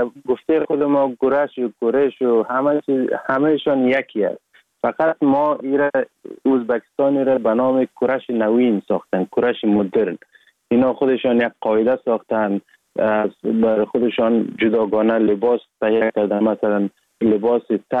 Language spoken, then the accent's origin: Persian; Sheberghan, Jowzjan, Afghanistan; also born or lived in Sar-e Pol; اصلا زاده ولایت سرپل هستم، در ولایت جوزجان کلان شدیم. تحصیلات ما، مکتب ما، همه چیز ما در ولایت جوزجان خواندیم. اصلا کورش هم در دوران طفولیت از اون ولایت جوزجان شروع کردیم. ولایت جوزجان شهر شبروان،